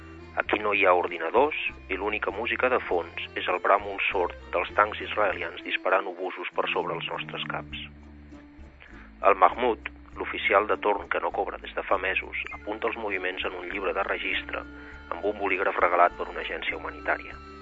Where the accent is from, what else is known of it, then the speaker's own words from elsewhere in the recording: Catalonia, Spain; conreus verds de blat que sempre em recorden els de la meva infantesa a la Segarra